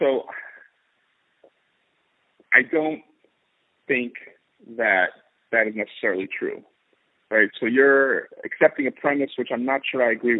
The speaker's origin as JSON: {"language": "English", "country": "United States", "tie": "born or raised there", "lives_now": "Israel", "said": "he certainly didn't pick me because I grew up in the United States or because I speak English, right?"}